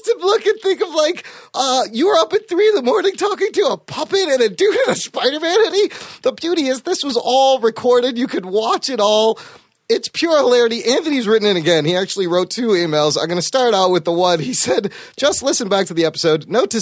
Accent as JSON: {"language": "English", "country": "Pakistan", "said": "I'm Pakistani, so I should spot."}